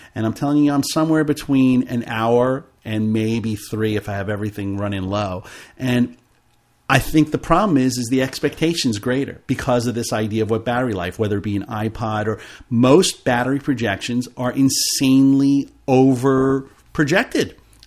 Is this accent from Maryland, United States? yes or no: no; The Bronx, New York, United States; I sent them an email with the house that we grew up in the Bronx, a satellite view of it for them to look